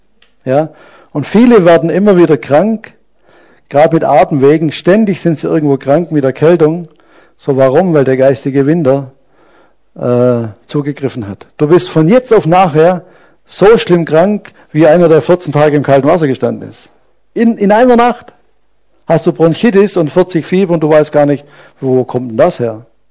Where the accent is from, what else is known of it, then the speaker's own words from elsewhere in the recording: Baden-Württemberg, Germany; Aber das ist bei uns in Schwaben fast unmöglich, dass jemand die Schuhe auszieht.